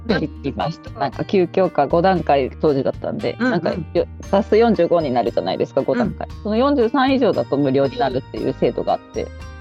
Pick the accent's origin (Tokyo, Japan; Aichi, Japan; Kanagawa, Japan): Kanagawa, Japan; Yokosuka; その中1の時点で、私は横須賀出身で